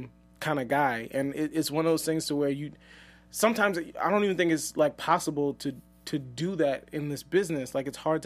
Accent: New Orleans, Louisiana, United States

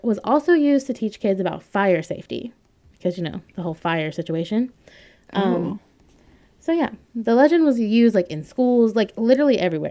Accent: Southern United States, United States; I'm from the South, so don't know.

